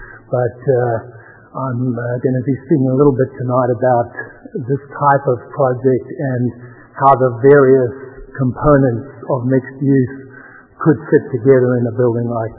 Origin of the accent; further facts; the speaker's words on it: South Africa; now in Newton, United States; My wife and I have lived in Newton for 33 years since we came from South Africa